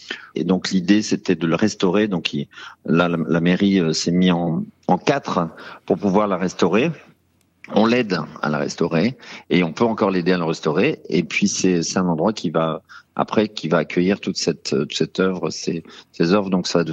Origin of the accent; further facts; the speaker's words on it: Château-Guibert, Pays de la Loire, France; Alors moi, je suis né en Vendée, je suis né à Luçon, mais j'ai grandi dès le troisième jour à Château-Guibert.